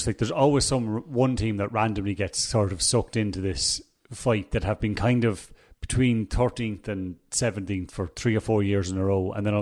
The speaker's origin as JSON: {"language": "English", "country": "Ireland", "said": "I think we all, as Irish people, had the knee-jerk reaction"}